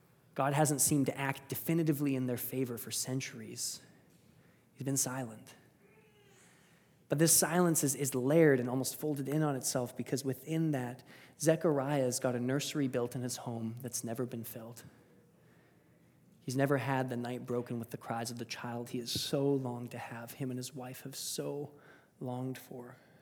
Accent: Saskatchewan, Canada; And I grew up in Saskatchewan, so it's very cold and very dark outside.

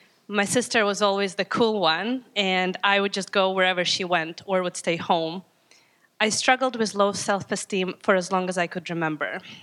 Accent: Latvia; I grew up in Latvia, a small country in Eastern Europe, formerly a part of the USSR. I did not grow up with a Christian parents, but thankfully my grandpa was a Christian.

